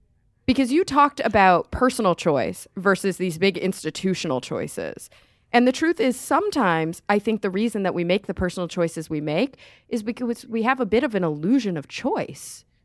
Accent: Texas, United States; I grew up in Texas, so it's a big difference here.

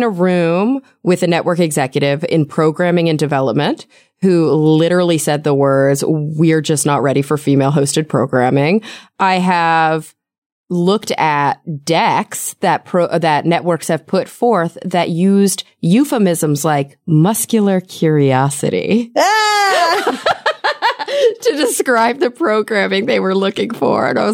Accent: Texas, United States; but I think that the places where I grew up in Texas, and I know that like, my Texas old friends and family members loved Mythbusters

